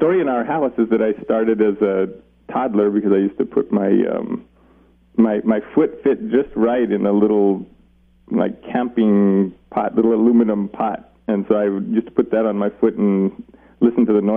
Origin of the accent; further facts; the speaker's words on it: Los Alamos, New Mexico, United States; And I was born and raised in Los Alamos.